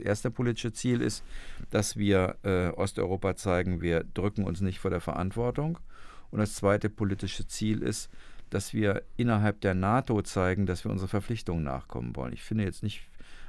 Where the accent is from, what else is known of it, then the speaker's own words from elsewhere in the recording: Germany; speziell wir Deutschen, bereit sind, diesen Satz laut auszusprechen